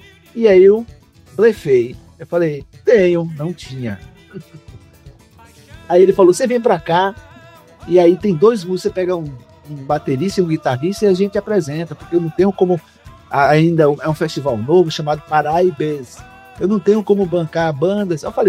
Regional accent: Maceió, Alagoas, Brazil; Eu sou de Maceió, eu vou periodicamente para Maceió.

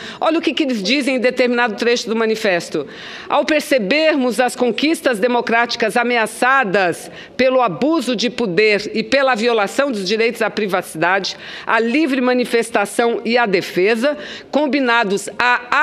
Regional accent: Amazonas, Brazil; Milton Ratum, um belo escritor da minha terra, do estado do Amazonas.

